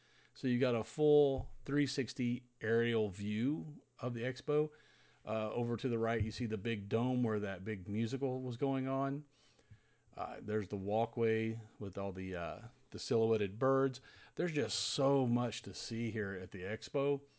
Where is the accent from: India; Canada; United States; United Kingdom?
United States; And since I'm from America, of course, I had to make sure I hit the USA Pavilion.